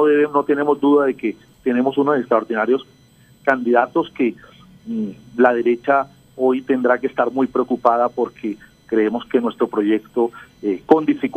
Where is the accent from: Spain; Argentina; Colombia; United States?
Colombia; Barranquilla, Atlántico; also born or lived in Bogotá; soy un barranquillero de barrios populares que luego de mis estudios de colegio me fui a Bogotá a prepararme, a estudiar